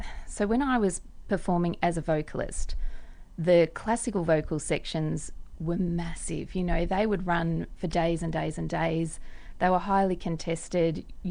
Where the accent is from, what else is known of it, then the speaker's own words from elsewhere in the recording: Melbourne, Victoria, Australia; So I grew up in Melbourne